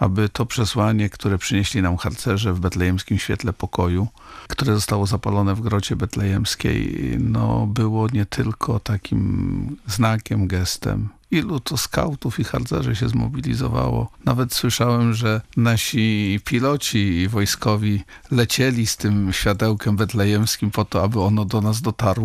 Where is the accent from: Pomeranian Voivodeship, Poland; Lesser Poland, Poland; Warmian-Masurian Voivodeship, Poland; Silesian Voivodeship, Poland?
Pomeranian Voivodeship, Poland; jestem Kaszubą i od 10 lat co prawda mieszkam w Gdańsku